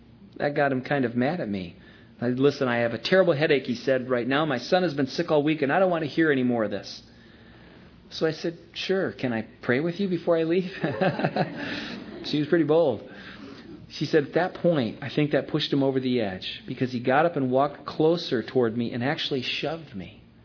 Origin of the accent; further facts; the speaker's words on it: United States; they immediately knew I was from the U.S. by my accent and asked why I was here.